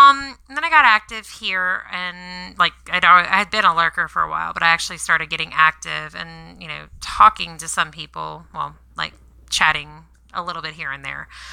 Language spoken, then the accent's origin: English; Baton Rouge, Louisiana, United States; I grew up in Baton Rouge, but I like New Orleans.